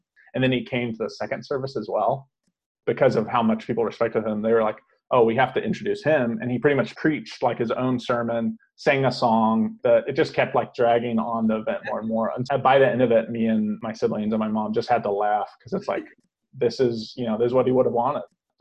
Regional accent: Jamaica; moved away as an adult; I was born in Jamaica and lived there until college. I definitely identified more with being Jamaican.

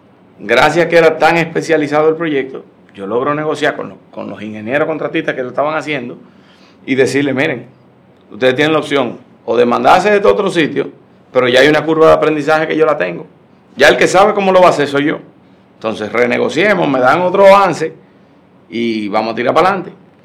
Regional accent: Dominican Republic; Y como dominicano tradicional, me dejé llevar

